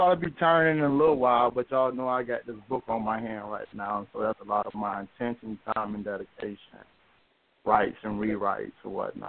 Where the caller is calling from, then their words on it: Alabama, United States; I'm calling from Alabama.